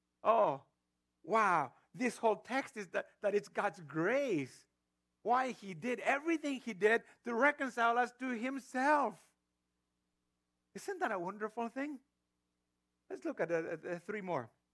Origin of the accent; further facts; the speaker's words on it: Mexico; growing up in Mexico, in poverty, but we always had enough to eat